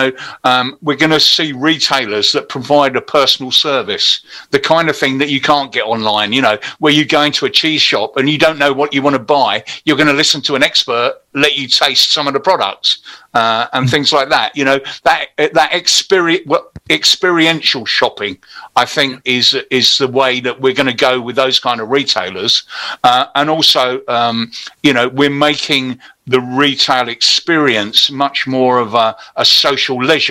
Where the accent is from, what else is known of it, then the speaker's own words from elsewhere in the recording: Bearstead, South East England, United Kingdom; Back in the 60s when I was a kid, I grew up in Bearstead, a village just outside Maidstone.